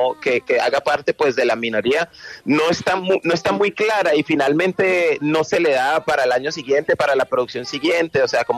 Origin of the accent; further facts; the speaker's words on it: Cali, Valle del Cauca, Colombia; yo vengo de Cali